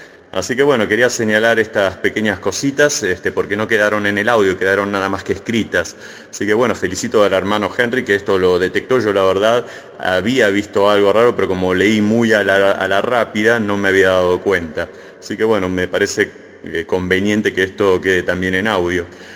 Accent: Buenos Aires, Argentina; soy compatriota tuyo, soy también de acá de Argentina, de Buenos Aires

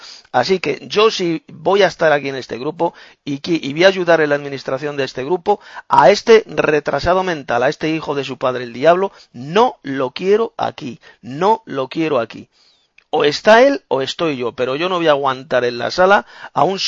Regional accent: Madrid, Community of Madrid, Spain; de Madrid, España.

